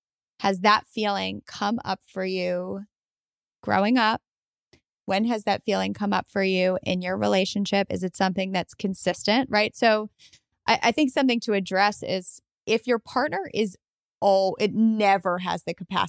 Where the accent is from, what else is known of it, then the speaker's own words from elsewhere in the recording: New York, United States; I'm from New York.